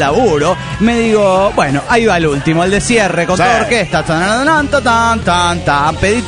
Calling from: Córdoba, Argentina; de Córdoba, Argentina.

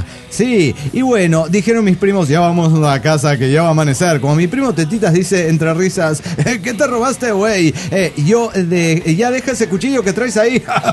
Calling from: Dallas, Texas, United States; de Dallas, Texas.

